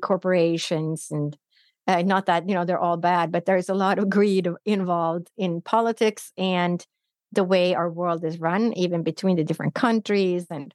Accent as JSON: {"language": "English", "town": "Phoenix", "region": "Arizona", "country": "United States", "said": "So I said, oh, I'm from Phoenix, Arizona."}